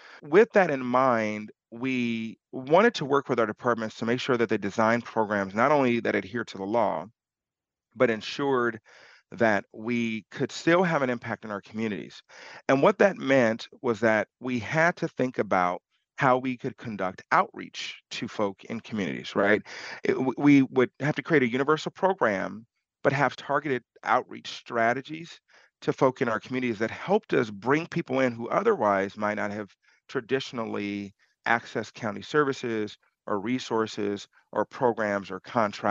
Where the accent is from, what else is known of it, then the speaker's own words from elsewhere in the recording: Los Angeles, California, United States; And so growing up in South Los Angeles, I always knew that my neighborhood was different, right, from our counterparts in Santa Monica or Beverly Hills.